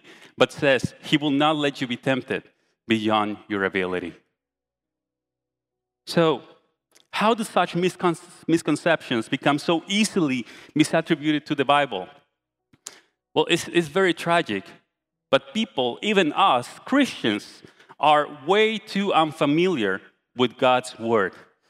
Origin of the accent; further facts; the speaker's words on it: Guatemala; now in College Station, United States; We're from Guatemala with my wife. And when we arrived to College Station, we were coming from around 10 years of serving in a local church.